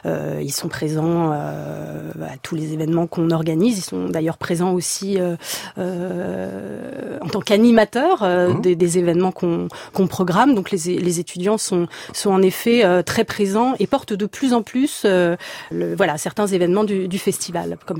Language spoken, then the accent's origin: French; Bourges, Centre-Val de Loire, France; Je ne suis pas une Pictave, je suis une Berruyère. Ouais. Je suis originaire de Bourges